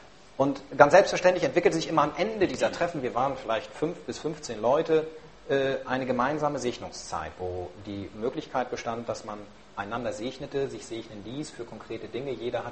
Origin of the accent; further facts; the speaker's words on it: Kiel, Schleswig-Holstein, Germany; in Kiel, wo ich herkomme